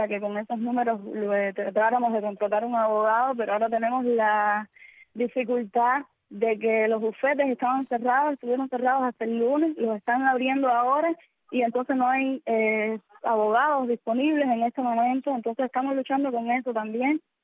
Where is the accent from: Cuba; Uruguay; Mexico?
Cuba; Matanzas; Bueno, nosotros no somos de aquí, somos aquí de Matanza.